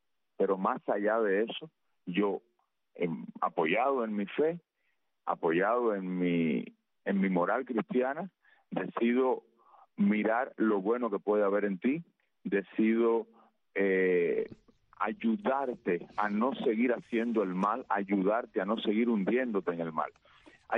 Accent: Cuba; Lo hacemos desde nuestra Carta de Ciudadanía Cubana. Lo hacemos como cubanos que somos

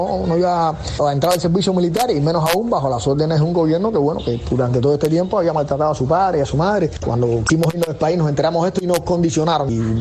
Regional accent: Cuba; Salí de Cuba el día primero para Perú, para llegar a Nicaragua, para de ahí emprender la travesía, llegar a México

